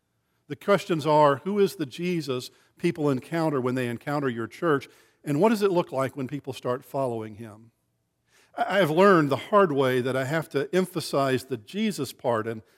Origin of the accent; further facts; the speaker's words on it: Texas, United States; I'm from West Texas, and we are not a seafaring folk.